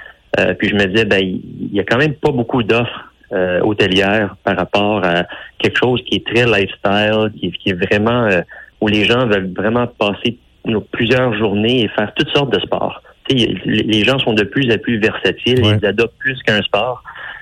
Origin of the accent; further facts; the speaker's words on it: Ontario, Canada; Donc je suis de la région aussi, là, j'ai grandi dans l'Est ontarien. Je suis franco-ontarien, c'est une région que j'affectionne.